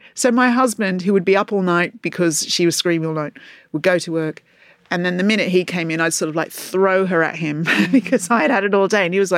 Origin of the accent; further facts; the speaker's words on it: Australia; moved away; All my friends here are people I've met through work because I came from Australia.